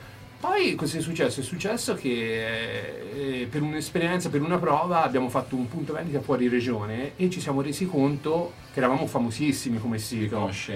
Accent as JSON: {"language": "Italian", "town": "Rosignano", "region": "Tuscany", "country": "Italy", "said": "io sono di Rosignano, di Rosignano"}